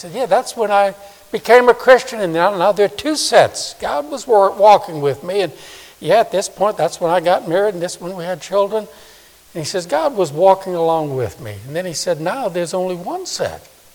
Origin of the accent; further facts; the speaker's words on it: New Orleans, Louisiana, United States; 40 years ago when I knew a couple back in my hometown in New Orleans.